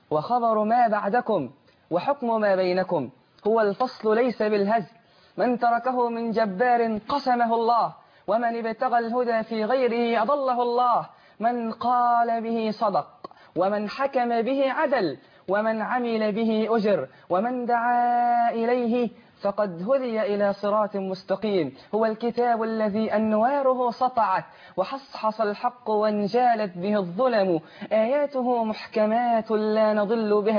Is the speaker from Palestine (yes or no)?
no; Mit El Ezz, Egypt; بدأت حفظ القرآن الكريم في كتاب قريتي ميت العز على يد الشيخ السيد الحصري، والتحقت بالأزهر الشريف في السادسة من عمري،